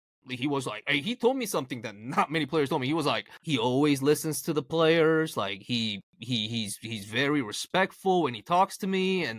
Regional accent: South Korea; Like growing up in Korea in the 90s, he was the guy.

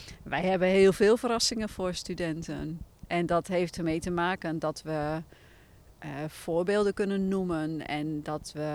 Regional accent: Groningen, Netherlands; Ik ben zelf opgegroeid in Groningen.

